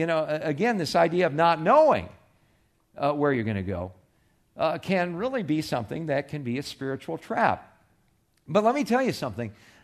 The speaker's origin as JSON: {"language": "English", "region": "California", "country": "United States", "tie": "born or raised there", "said": "I grew up in one in California."}